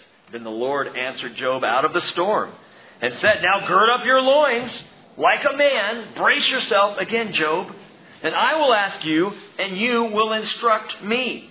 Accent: California, United States; being a child growing up in Southern California, earthquakes didn't bother me at all.

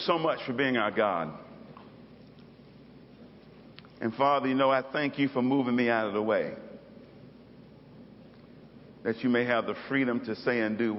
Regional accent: Anniston, Alabama, United States; born or raised there

